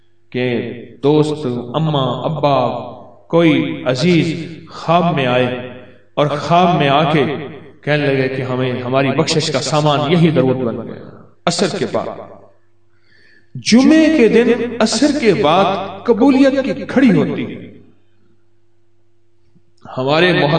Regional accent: Bahawalpur, Punjab, Pakistan; first language Saraiki; Urdu is a second language; میں بھی سرائیکی ہوں, بھاولپور کا ہوں, تو یہ سوائی, کیونکہ یہ سرائیکی جو ہے یہ سندھی کی بیٹی ہے, یہ سندھی سے نکلی ہے.

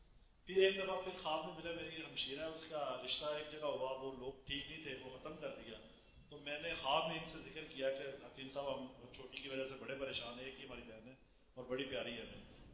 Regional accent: Sargodha, Punjab, Pakistan; basically میں سرگودا سے ہوں

